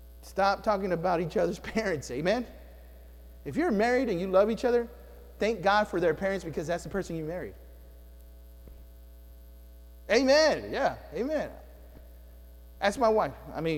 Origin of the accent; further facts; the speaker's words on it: Houston, Texas, United States; I grew up in Houston, I can take it.